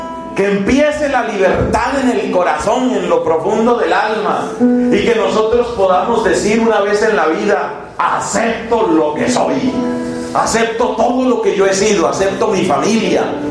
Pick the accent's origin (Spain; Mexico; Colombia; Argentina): Colombia; Caribbean coast; Yo vengo de Colombia. ¿Y de qué parte de Colombia? Pues allá de la costa. Yo tengo mi ancestro de esclavo negro o de esclava negra, de lo que sea.